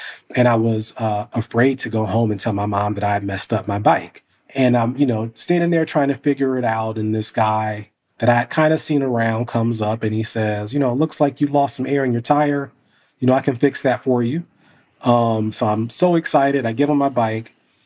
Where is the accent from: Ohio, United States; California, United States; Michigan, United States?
Ohio, United States; Columbus; You know, I grew up in Columbus, Ohio, and I was very, very poor growing up and raised by, you know, a single mom